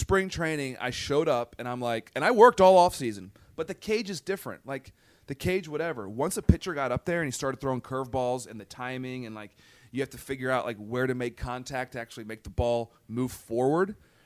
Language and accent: English; Baltimore, Maryland, United States; I grew up in Baltimore and liked Eddie Murray.